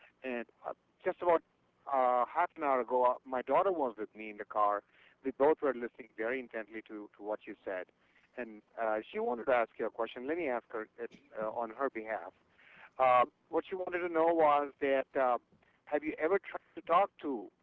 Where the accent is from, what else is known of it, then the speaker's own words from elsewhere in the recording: India; I'm a Hindu from India.